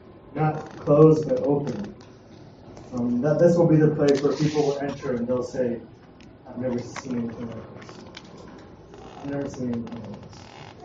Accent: Canada; I grew up in Canada, but, you know, I'm Chinese and I come from a Chinese background.

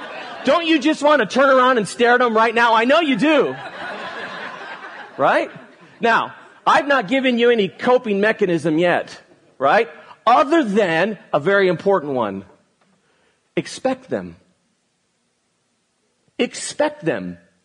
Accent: Spain; English is a second language; Where I grew up in Spain, that's not what the word torta means.

